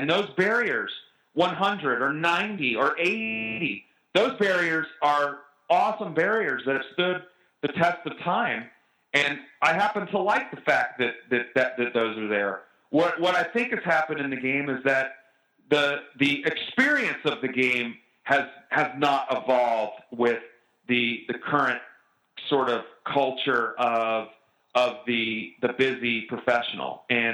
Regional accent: Georgia, United States; I'm from Georgia.

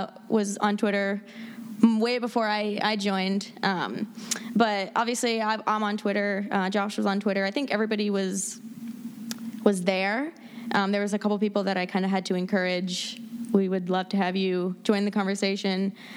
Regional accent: Sarasota, Florida, United States; Well, I grew up in Sarasota, Florida.

